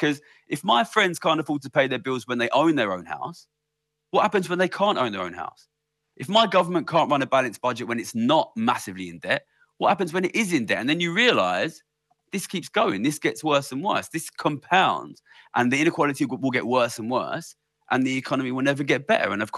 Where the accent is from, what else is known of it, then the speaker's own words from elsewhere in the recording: London, United Kingdom; I grew up in London and, you know, in a very sort of immigrant part of London where we're all like, we want to make money, we want to move up.